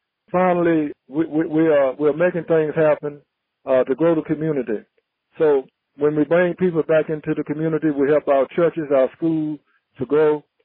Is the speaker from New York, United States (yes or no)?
yes; New York, United States; I'm so proud of my career as a New Yorker and a New York Met, and I'm hopeful that we can continue to work as a team in helping my hometown